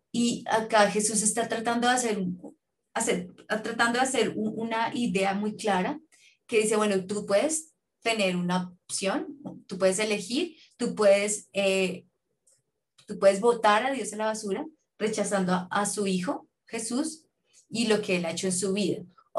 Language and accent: Spanish; United States; now in Colombia; en mi país, en Estados Unidos